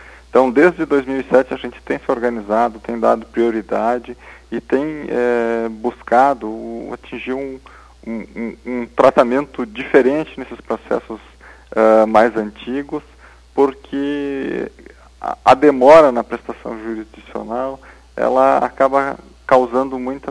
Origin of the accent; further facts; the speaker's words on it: Santa Catarina, Brazil; born there; moved away as an adult; Eu sou catarinense de nascimento e vim para o Rio Grande do Sul em razão do concurso, quando aprovado.